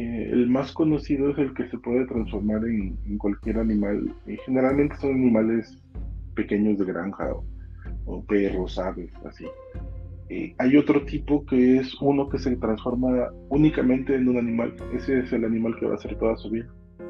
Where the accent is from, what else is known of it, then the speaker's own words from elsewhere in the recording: Veracruz, Mexico; yo soy del estado de Veracruz.